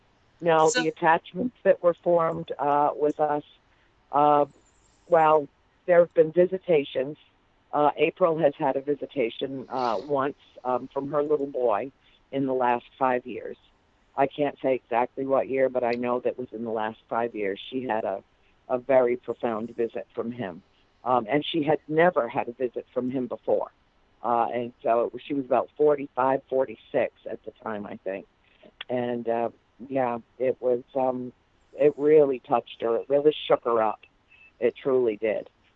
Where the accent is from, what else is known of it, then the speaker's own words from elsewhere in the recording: Rhode Island, United States; also born or lived in Georgia; now in Winter Garden, United States; I moved from Georgia to Florida last year. I live in Winter Garden, Florida, which is paradise. It's beautiful. But to me, I'm going home. Rhode Island will always be my home.